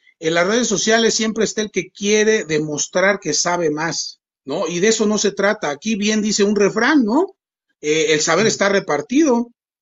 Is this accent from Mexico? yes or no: yes; Mexico; y yo soy de México